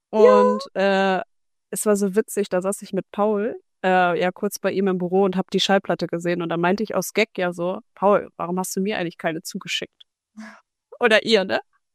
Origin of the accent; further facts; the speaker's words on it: Kiel, Schleswig-Holstein, Germany; wir kommen ja auch aus Kiel, da ist wahrscheinlich Straßenbahnfahren wie auf dem Dorf im Vergleich zu Berlin.